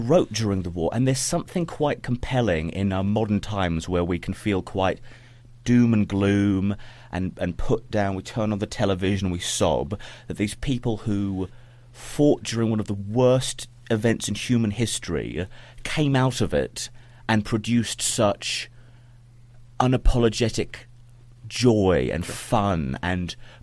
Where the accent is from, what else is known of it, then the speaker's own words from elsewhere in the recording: New Zealand; born there; I was born in New Zealand, despite my accent.